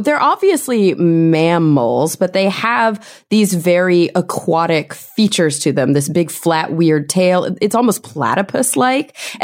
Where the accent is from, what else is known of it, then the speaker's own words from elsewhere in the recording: Texas, United States; also born or lived in New York City; now in Los Angeles, United States; So, because I grew up in Texas, I lived in New York City for 1 year, and now since then I've lived in Los Angeles, like right in the middle of the city.